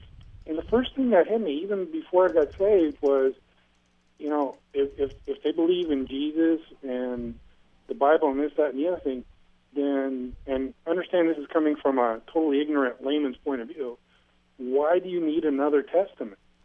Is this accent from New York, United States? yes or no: no; Torrance, California, United States; Well, I grew up in Torrance, which is like a mile and a half from the … country, you know? And, you know, in high school I was a beach guy.